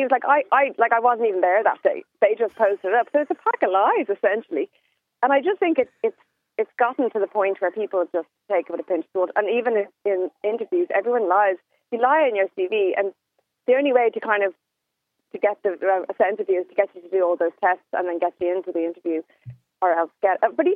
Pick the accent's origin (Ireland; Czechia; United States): Ireland; I do think now, Terry, we're just Irish, or people, we're not that abrupt.